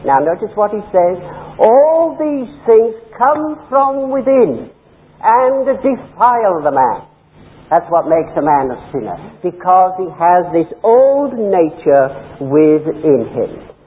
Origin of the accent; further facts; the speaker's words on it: England, United Kingdom; You know, I came from England. Do you know that? Did you know that? Does my speech betray me?